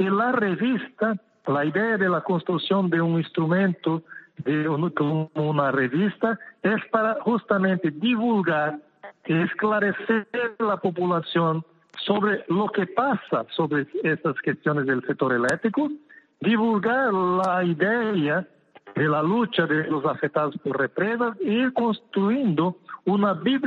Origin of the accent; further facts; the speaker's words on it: Brazil; Spanish is a second language; soy de Brasil